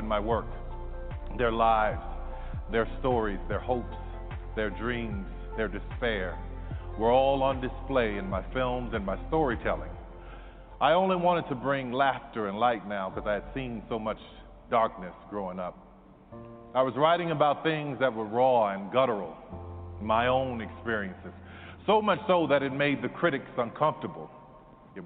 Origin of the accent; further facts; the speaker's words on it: New Orleans, Louisiana, United States; I grew up in New Orleans. My mother worked as a daycare assistant at the Jewish Community Center.